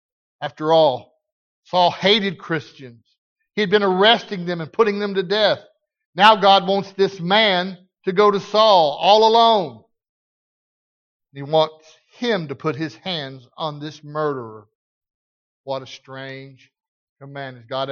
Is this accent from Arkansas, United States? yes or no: yes; Arkansas, United States; now in Las Vegas, United States; Yes, I'm from Arkansas, and I'm proud to be from Arkansas, but listen to me. Las Vegas is my home.